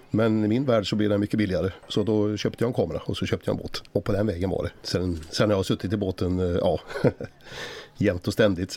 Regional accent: Lysekil, Västra Götaland County, Sweden; och bor bosatt i Lysekil där jag är född.

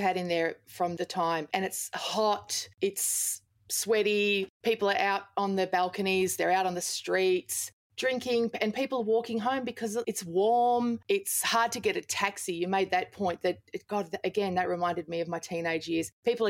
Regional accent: Toowoomba, Queensland, Australia; I grew up in Toowoomba in Queensland

